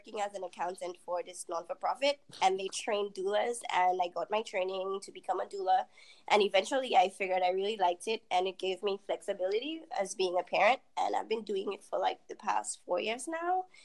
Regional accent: St. Lucia; I am Caribbean. Okay. I am from St. Lucia.

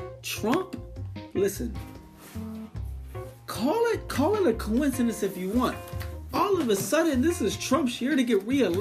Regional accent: Mexico; I'm from Mexico. My family back in Mexico are all over the place.

